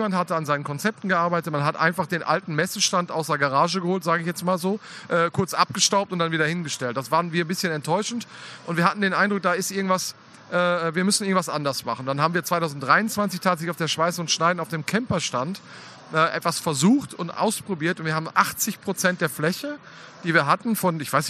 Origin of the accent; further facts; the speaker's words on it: Münster, North Rhine-Westphalia, Germany; ich komme aus Münster